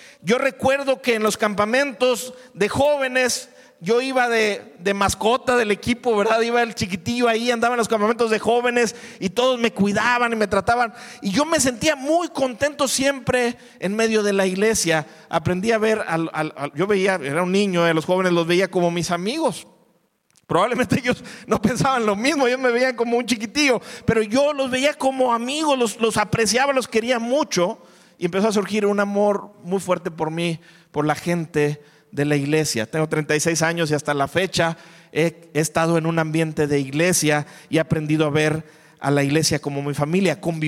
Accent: Monterrey, Nuevo León, Mexico; Por la familia en la que nací y en la que crecí, prácticamente si me preguntan dónde naciste, yo no diría en Monterrey, diría nací en la iglesia, en Casa de Gracia, ¿sí?

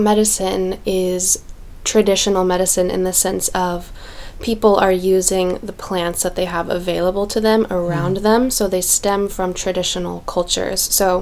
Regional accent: Indianapolis, Indiana, United States; I grew up here in Indianapolis, and I was always a big plant lover as a kid.

